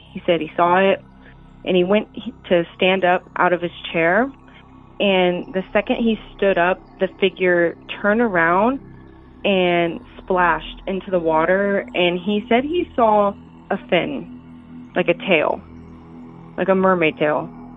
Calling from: Houston, Texas, United States; Hey, Derek … like from Mortal Kombat, and I'm calling from Houston, Texas.

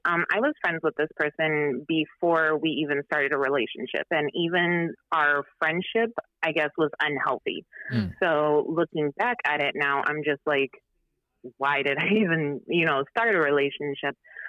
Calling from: Augusta, Georgia, United States; I'm calling from Augusta, Georgia.

